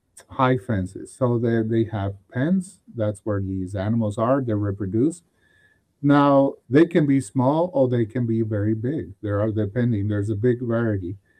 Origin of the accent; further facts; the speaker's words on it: Paraguay; now in United States; Yes, I grew up in Paraguay. I am from Paraguay, yeah.